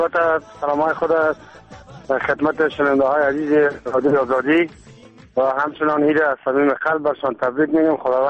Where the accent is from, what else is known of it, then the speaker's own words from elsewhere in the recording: Afghanistan; اگر چه به افغانستان با سپانسر ضرورت ندارم وطن خودم است